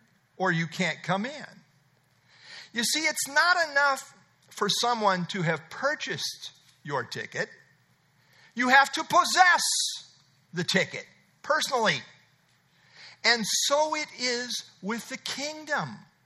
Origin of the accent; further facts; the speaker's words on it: Nebraska, United States; also born or lived in Iowa; I was born and raised in Nebraska, you understand. I've lived in Iowa most of my life, but I was born and raised in Nebraska, so I kind of root for both sides.